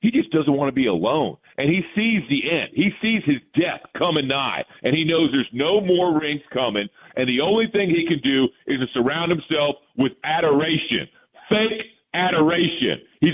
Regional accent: Texas, United States; I'm from Texas.

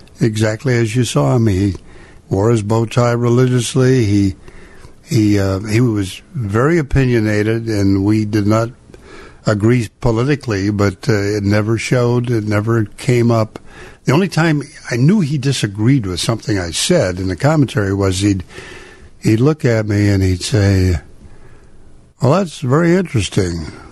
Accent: Spokane, Washington, United States; also born or lived in Montana; Well, I was born in Montana. I grew up in Spokane.

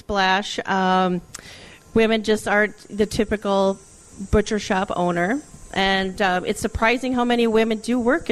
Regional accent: Alexandria, Minnesota, United States; I grew up by Alexandria. And so I went to school in Glenwood for a number of years. A lot of people might know Lake Minnewaska area. And then Elbow Lake, Minnesota is where I graduated from.

